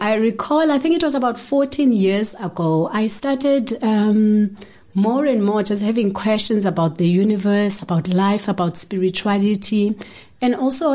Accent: Port Elizabeth, Eastern Cape, South Africa; I grew up in Port Elizabeth. It's now known as Gqeberha. I did my primary schooling there.

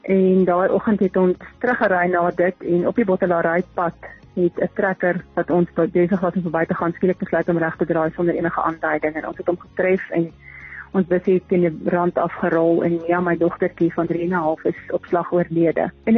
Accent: Pretoria, Gauteng, South Africa; also born or lived in Natal; now in Bloemfontein, South Africa; Nee, ek is gebore in Pretoria, daar skool gegaan en gestudeer.

